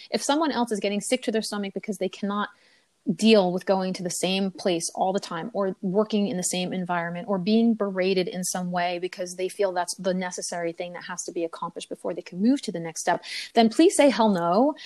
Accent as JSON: {"language": "English", "region": "New Jersey", "country": "United States", "said": "As I said, I'm from New Jersey, but I'm from a part of New Jersey that is very close to New York. And if I allow myself, I can talk like this if I want to."}